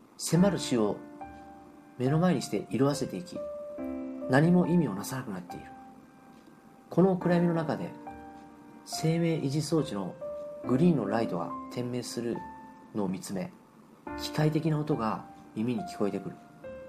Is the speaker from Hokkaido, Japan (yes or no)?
no; Fukuoka, Japan; 26歳の頃に U ターン転職して地元の福岡へ戻りました。